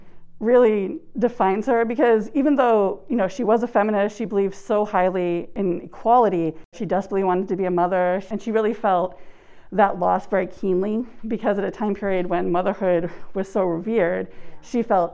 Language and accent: English; South Shore, Massachusetts, United States; because I'm from the South Shore